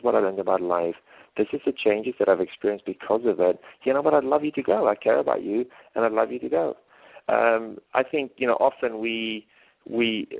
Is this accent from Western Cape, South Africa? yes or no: yes; Cape Town, Western Cape, South Africa; Now, I'm from South Africa. I'm from Cape Town, you know, with Table Mountain.